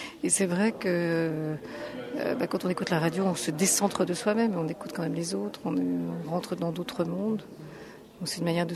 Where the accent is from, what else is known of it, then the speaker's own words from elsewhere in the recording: Paris, Île-de-France, France; Je viens de Paris.